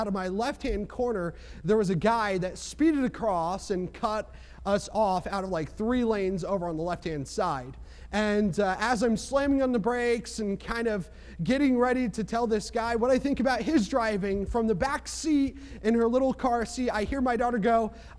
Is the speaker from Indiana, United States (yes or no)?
no; New Jersey, United States; Well, I'm from New Jersey